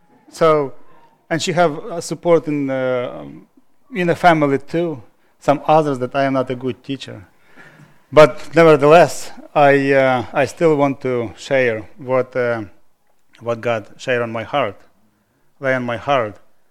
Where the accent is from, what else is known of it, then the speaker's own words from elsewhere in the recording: Ukraine; English is a second language; Okay, I'm here from Ukraine, and as you know, Ukraine was a part of Soviet Union